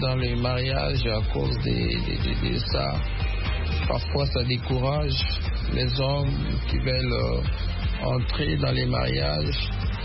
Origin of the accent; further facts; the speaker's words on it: DR Congo; Moi, je dirais la dot aujourd'hui, chez nous en Afrique, plus précisément à RDC